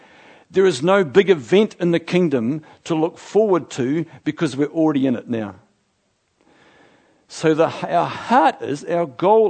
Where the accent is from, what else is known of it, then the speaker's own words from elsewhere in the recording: New Zealand; I'm a Kiwi, for goodness sake.